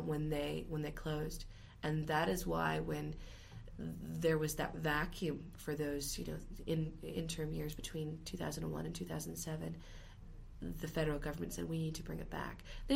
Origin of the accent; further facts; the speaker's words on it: Canada; so I can only speak to it as a Canadian consumer.